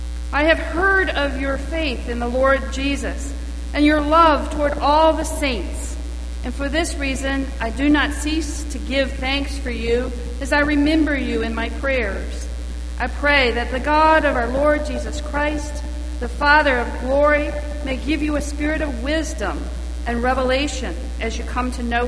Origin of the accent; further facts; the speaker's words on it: the South, United States; accent: southern; In case my southern accent is hanging you up